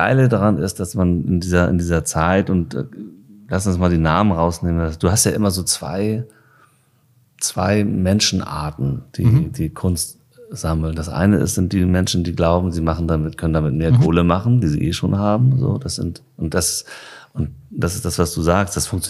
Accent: Hamburg, Germany; born there; Horn. Ich bin gebürtig, born in Horn.

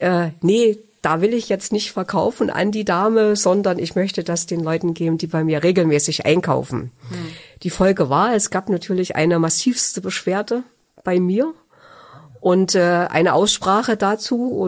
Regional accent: Germany; Ich bin ein Kind der DDR und bin in diesem Land groß geworden

